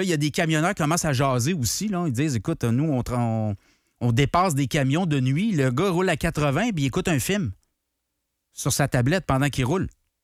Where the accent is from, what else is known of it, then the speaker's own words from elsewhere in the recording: Canada; Moi, je suis canadien.